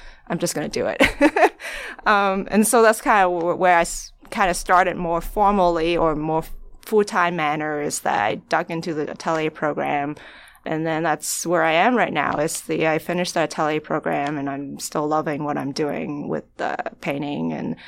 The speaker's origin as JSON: {"language": "English", "country": "Hong Kong", "tie": "born or raised there", "said": "like I grew up in Hong Kong, and growing up, my parents loved taking me to the beach."}